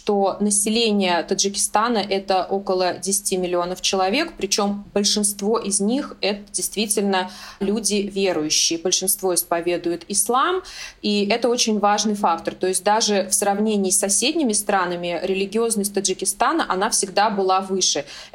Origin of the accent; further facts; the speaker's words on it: Uzbekistan; То есть я сама родом из Узбекистана